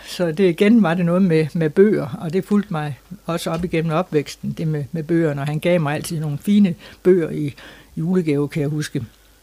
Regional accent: Skive, Central Denmark Region, Denmark; moved away as an adult; jeg føler mig faktisk næsten som vendelbo, for jeg har boet her siden 1970, og det er jo mange år. Men jeg er født i Skive i 1943, den 10. oktober, helt nøjagtigt.

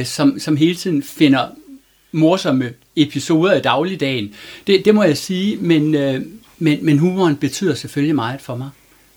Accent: Vejle, Region of Southern Denmark, Denmark; moved away as an adult; now in Sæby, Denmark; så er jeg født og opvokset i Vejle og boet der i 20 år. Og det er jo min hjemstavn. Det er jo der, mit hjerte banker.

